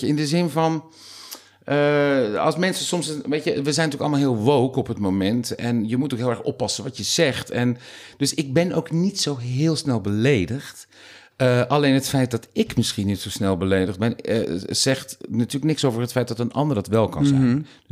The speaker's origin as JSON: {"language": "Dutch", "town": "Capelle aan de IJssel", "region": "South Holland", "country": "Netherlands", "tie": "born or raised there", "said": "Ik ben opgetogen in, opgegroeid in Capelle aan de IJssel."}